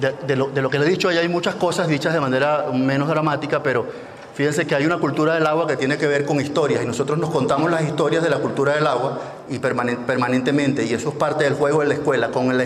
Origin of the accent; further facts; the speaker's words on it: Falcón, Venezuela; se ven bonitos en Falcón, en mi tierra. En Paraguaná, ¿no? Que es la tierra caquetía